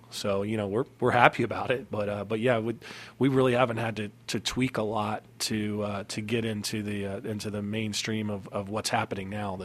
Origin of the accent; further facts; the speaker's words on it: Ocean City, Maryland, United States; now in Southern Delaware, United States; Well, I grew up in the Ocean City and Berlin, Maryland area, and my wife and I moved away and came back and just, you know, considered this as home.